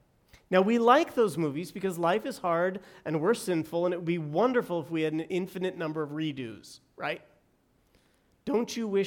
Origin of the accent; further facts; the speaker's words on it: San Diego, California, United States; I grew up in San Diego. Colorado provided that for us.